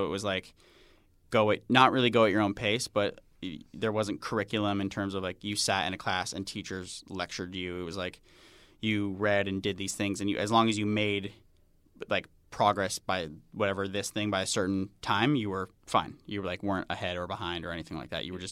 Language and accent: English; Long Island, New York, United States; moved away as an adult; now in Los Angeles, United States; No, I'm like from Long Island.